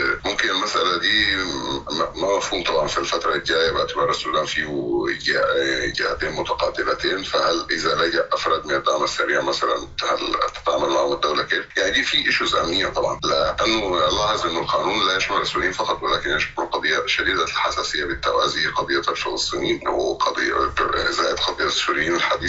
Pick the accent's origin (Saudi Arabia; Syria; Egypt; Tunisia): Egypt; فأول مرة يكون عندنا في مصر كده مصطلح قانوني اسمه لاجئ